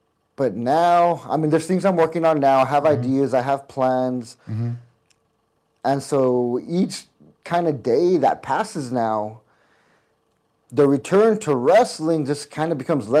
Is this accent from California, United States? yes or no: no; Alamo, Texas, United States; I'm originally from Alamo, Texas.